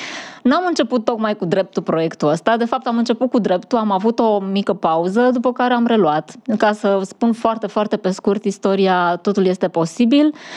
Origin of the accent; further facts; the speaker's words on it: Târgoviște, Dâmbovița, Romania; eu sunt tot din Târgoviște, așadar este o inițiativă pornită de la trei târgovișteni care inițial și-au dorit să facă mai mult pentru orașul în care s-au născut.